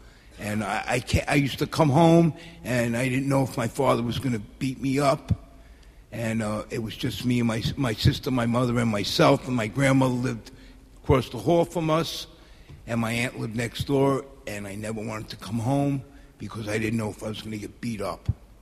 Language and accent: English; New York, United States; I grew up in the South Bronx. And I always wanted to live in Queens.